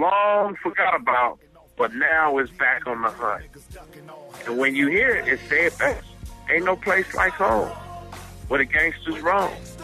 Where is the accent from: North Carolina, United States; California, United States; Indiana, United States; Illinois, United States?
California, United States; And that from which we come from the West Coast, it had a lot of impact as far as fashion, as far as cultures is concerned.